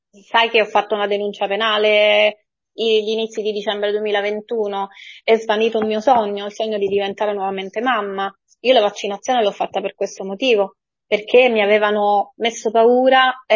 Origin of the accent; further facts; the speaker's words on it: Trapani, Sicily, Italy; Trapani è la mia città, sono nata e cresciuta a Trapani